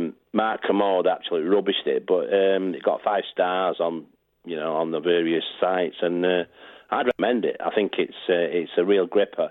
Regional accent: Salford, North West England, United Kingdom; I'm from Salford.

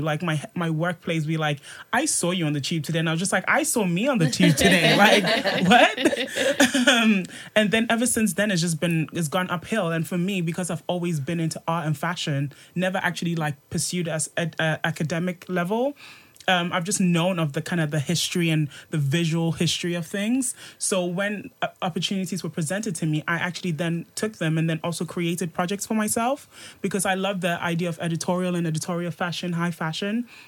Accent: Birmingham, West Midlands, United Kingdom; also born or lived in Ghana; because I'm like from Birmingham via Ghana

